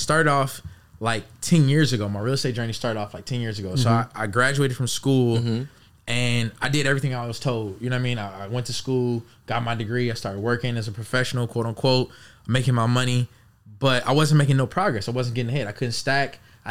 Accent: Los Angeles, California, United States; as they already said, founder of Living Rent Free, born and raised in Los Angeles.

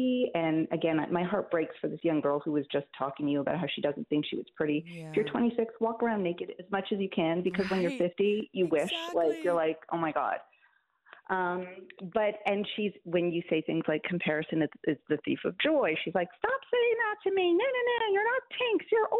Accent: Canada; I'm Canadian

